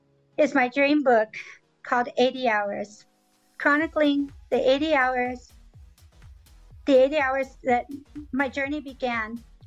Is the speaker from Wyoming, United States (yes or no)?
yes; Wyoming, United States; And that they would find her here in my home state of Wyoming.